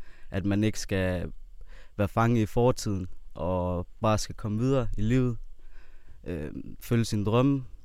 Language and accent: Danish; Klokkerholm, North Denmark Region, Denmark; og jeg er fra Klokkerholm. 25 år gammel.